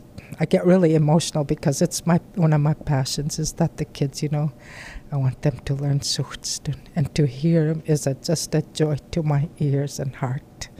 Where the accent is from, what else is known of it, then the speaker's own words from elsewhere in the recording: Nanwalek, Alaska, United States; I grew up in Nanwalik. I am from Nanwalik